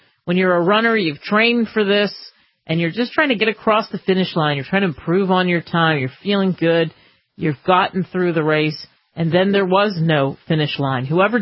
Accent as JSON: {"language": "English", "town": "Philadelphia", "region": "Pennsylvania", "country": "United States", "tie": "born or raised there", "said": "Growing up in Philadelphia and taking trains down and having friends"}